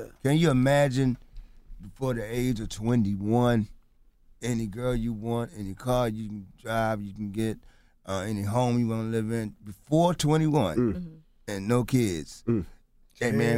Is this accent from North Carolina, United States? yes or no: yes; North Carolina, United States; Yeah, we are from North Carolina, but New York is really, the first ones that, knew about